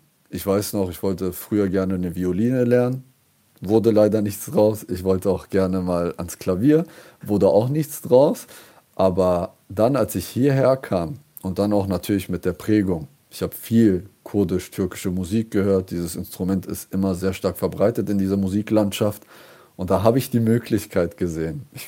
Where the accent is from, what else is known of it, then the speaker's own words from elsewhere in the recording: Saxony, Germany; now in Mannheim, Germany; Aber mir wollte niemand glauben, dass ich aus Sachsen bin.